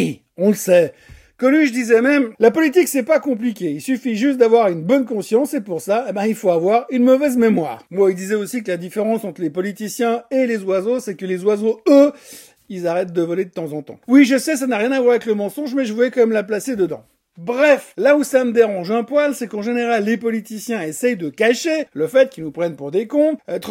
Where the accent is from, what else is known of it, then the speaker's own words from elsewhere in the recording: Switzerland; Un peu parce qu'on est suisse, certes